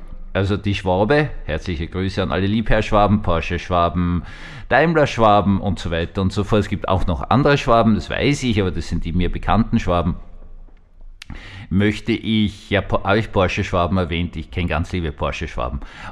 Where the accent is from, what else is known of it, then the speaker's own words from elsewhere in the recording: Austria; Ich weiß, ich bin Österreicher